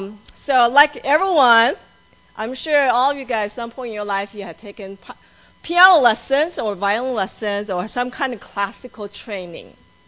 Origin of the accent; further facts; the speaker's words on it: Livermore, California, United States; I grew up in Livermore. It's very different from kids grew up in Cupertino and Palo Alto.